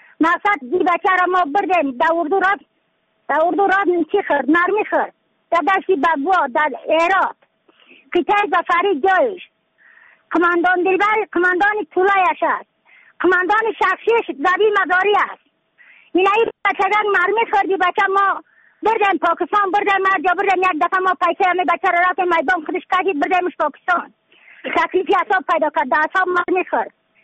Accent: Badakhshan, Afghanistan; از بدخشان هستم، مرکز بدخشان، ولسوالی اکل پایان، قیره وینگ

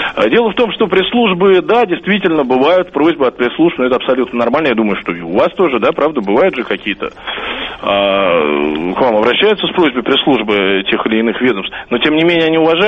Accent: Moscow, Russia; Вот, остался в Москве, да, я просто, я сам родом из Москвы

